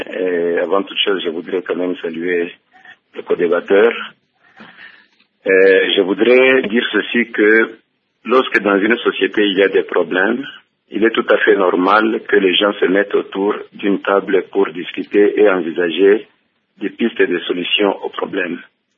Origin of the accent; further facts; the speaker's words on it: DR Congo; Mais ici chez nous, en République démocratique du Congo